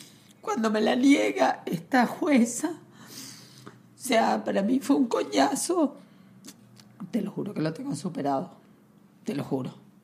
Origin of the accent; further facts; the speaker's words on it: Venezuela; yo nunca necesité, siendo venezolana, tener otro pasaporte. Pero estamos viviendo realmente un conflicto en mi tierra.